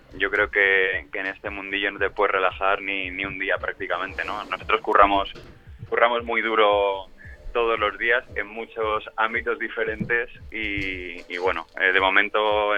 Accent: Alicante, Valencian Community, Spain; Yo soy alicantino

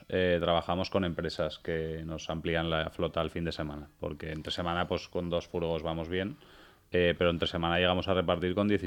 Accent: Dénia, Valencian Community, Spain; yo soy de Denia y allí tenemos muchos

